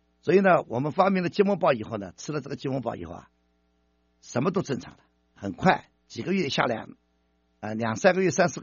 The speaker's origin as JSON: {"language": "Chinese", "country": "China"}